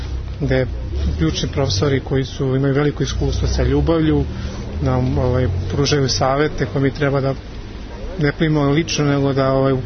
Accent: Inđija, Vojvodina, Serbia; dolazim iz Inđije, diplomiran sam muzikolog, radim u Inđiji u osnovnoj školi Dušan Jerković.

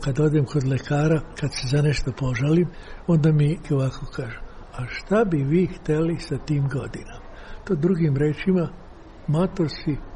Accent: Belgrade, Serbia; born there; now in Novi Sad, Serbia; iz Novog Sada sam, inače sam rođeni Beograđan. Ja sam rođen na Voždovcu.

